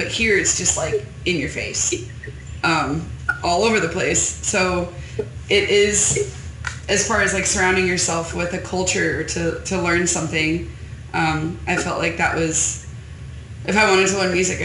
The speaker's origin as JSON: {"language": "English", "town": "Newark", "region": "Delaware", "country": "United States", "also_born_or_lived": "Yellowstone / Alaska / Colorado", "moved": "as an adult", "said": "Yeah, I'm from Newark, Delaware. I was there till I was like 22. And then I went on this whole thing of like just trying to travel around everywhere, and I moved out to Yellowstone, and then I lived up in Alaska and Colorado"}